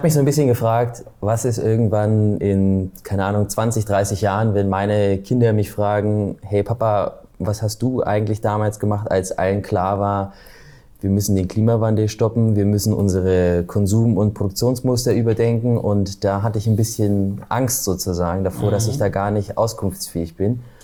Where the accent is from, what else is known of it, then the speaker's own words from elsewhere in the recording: Thuringia, Germany; wir sind ja aus dem Osten in Thüringen